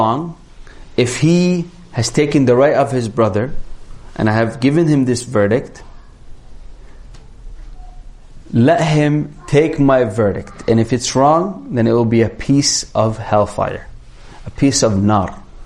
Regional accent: Toronto, Ontario, Canada; I was raised here in Canada. Originally I'm from Palestine. Alhamdulillah, you know, I've been in Toronto most of my life. I studied in Medina.

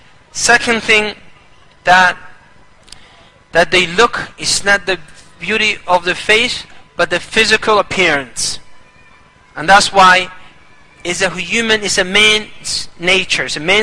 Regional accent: Somalia; we came from Somalia, our women, they found independency, a lot of them, not all of them, and what they did, they left their husbands

